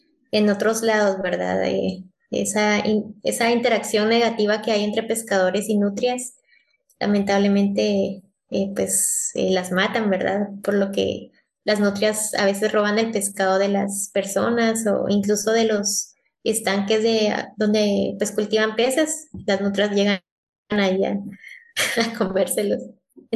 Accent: Guatemala; investigación no solamente en Guatemala, sino en otros lados, ¿verdad? Obviamente, pues sí quiero hacer cosas en mi país.

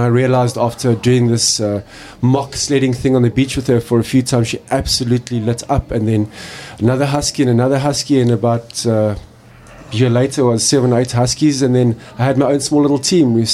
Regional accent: Durban, KwaZulu-Natal, South Africa; I'm originally a Natal boy, born and bred in Pangeni in Durban.

